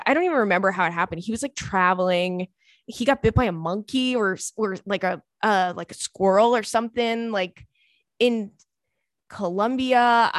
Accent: United States; It makes me feel very like dumb and silly as an American

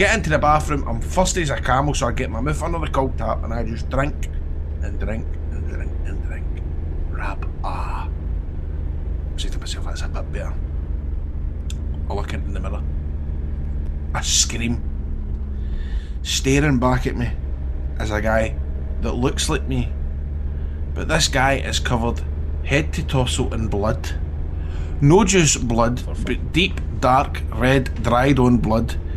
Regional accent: Scotland, United Kingdom; I'm from Scotland, where are you from?

